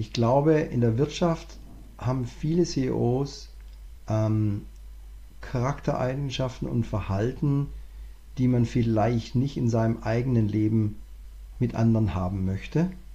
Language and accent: German; Southern Germany, Germany; Und da muss man also als Deutscher, also vor allem, ich komme aus dem Süddeutschen, da ist ja dieser Spruch, also nicht gemeckert ist schon gelobt.